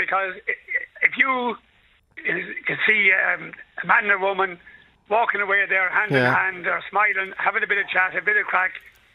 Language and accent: English; Galway, County Galway, Ireland; now in Trim, Ireland; I'm originally from Galway.